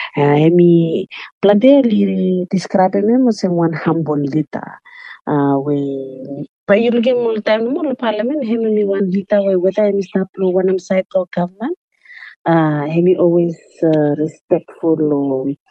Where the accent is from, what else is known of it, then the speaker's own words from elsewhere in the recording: Pentecost, Penama, Vanuatu; And we also serve as a former first floor president of Panama Province, and province where I'm from Pentecost, and we're starting.